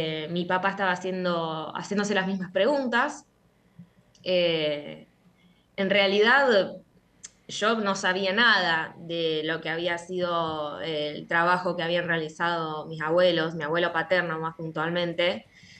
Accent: Santa Cruz, Argentina; now in Rosario, Argentina; Nací en Santa Cruz, soy del sur en realidad. Mis viejos se fueron a vivir al sur en los 90 y me tuvieron a mí. Y bueno, yo ahora me vine a estudiar a Rosario y bueno, ya van a ser 10 años acá en esta hermosa ciudad.

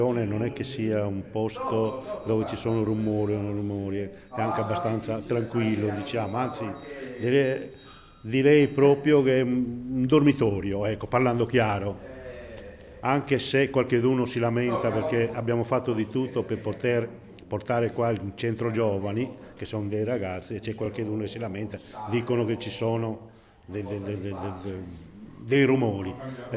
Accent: Barumini, Sardinia, Italy; Io sono di Barumini, città nuragica la chiamo.

